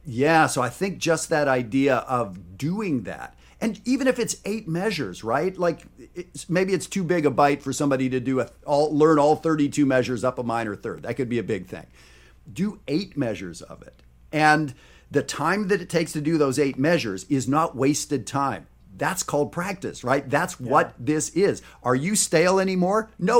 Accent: Canada; No, see, I'm Canadian. Like I'm probably the meanest Canadian out there. But I did marry a Texan

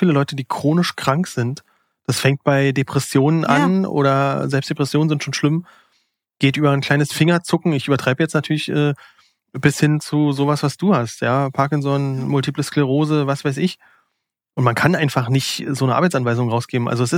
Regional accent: Berlin, Germany; Ja, wir sind ja auch Berliner Schnauze, wa?

